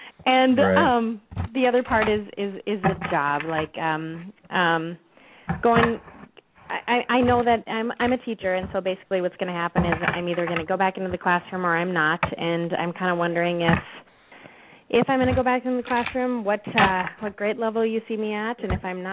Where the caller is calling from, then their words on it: Minnesota, United States; I'm calling from Minnesota.